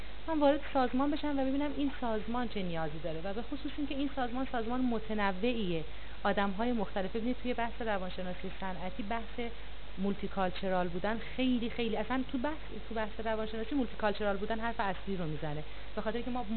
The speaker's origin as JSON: {"language": "Persian", "town": "Shiraz", "region": "Fars", "country": "Iran", "tie": "born or raised there", "said": "با اینکه من خودم بچه شیرازم ولی من اون شهرستان تا حالا نرفته بودم"}